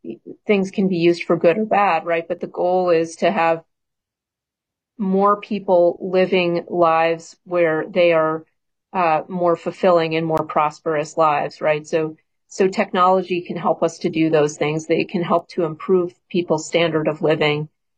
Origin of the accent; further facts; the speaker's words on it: Cleveland, Ohio, United States; Well, I grew up in Cleveland, Ohio, and went to Case Western Reserve